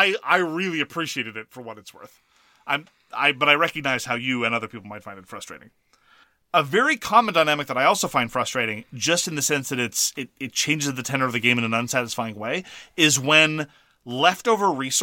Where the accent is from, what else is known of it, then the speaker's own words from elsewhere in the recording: Canada; I'm a Canadian. I'm sympathetic to first past the post systems.